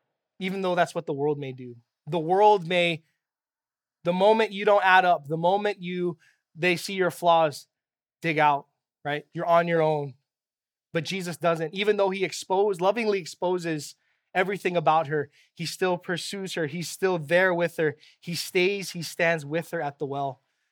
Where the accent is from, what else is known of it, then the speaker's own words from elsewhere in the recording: Kaimuki, Hawaii, United States; I grew up in Kaimuki, Kapahulu area.